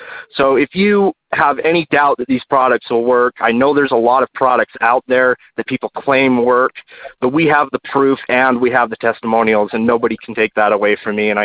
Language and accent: English; Salt Lake City, Utah, United States; I'm from Salt Lake City, Utah. I'm a 36-year-old father of 4 little girls.